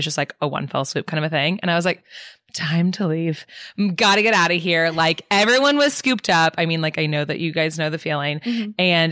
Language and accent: English; Edmond, Oklahoma, United States; So I grew up in Edmond, which is a smaller town outside of Oklahoma City, and then went to OU for college. Graduated from OU, moved back to Oklahoma City, lived there for 4 years, and I moved to Dallas in 2019.